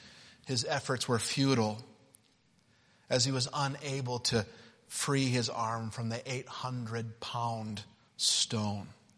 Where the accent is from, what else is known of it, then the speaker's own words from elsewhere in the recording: Utah, United States; I grew up in Utah, so I have to tell this story.